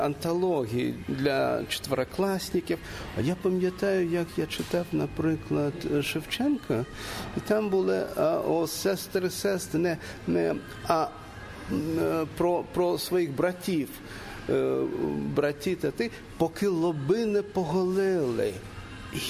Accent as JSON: {"language": "Ukrainian", "town": "Chernivtsi", "region": "Chernivtsi Oblast", "country": "Ukraine", "tie": "born or raised there", "first_language": "Russian", "second_language": "Ukrainian", "said": "російська мова, так, це моя рідна мова, але українська не рідна. Я виріс у Чернівцях, це місто, яке розмовляло на 3-4 мовах"}